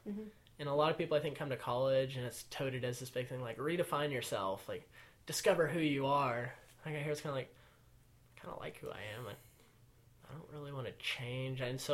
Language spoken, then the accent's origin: English; Wichita, Kansas, United States; So like I said, I was raised in Wichita, Kansas, which is the south central part of the state. For what it's worth, the largest city in Kansas. We got that going for us. But I was raised in the city.